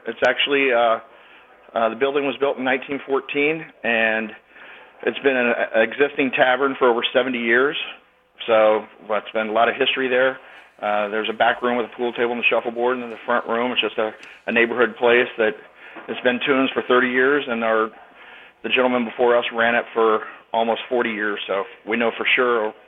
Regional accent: Coffeyville, Kansas, United States; I grew up in Coffeyville, Kansas.

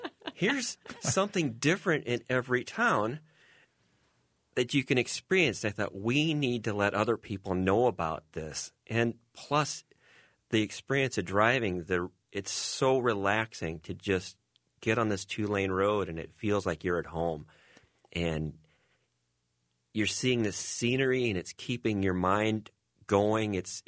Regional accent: Iowa, United States; everybody got across Iowa. Then the interstate was built, and everybody just kind of migrated over there. I grew up on Highway 6. As a young boy, I would listen to the traffic go by from my window.

